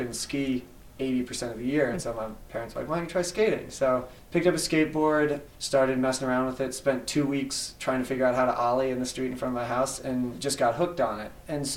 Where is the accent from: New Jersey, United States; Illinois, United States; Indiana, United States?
New Jersey, United States; Ewing; So I grew up in Ewing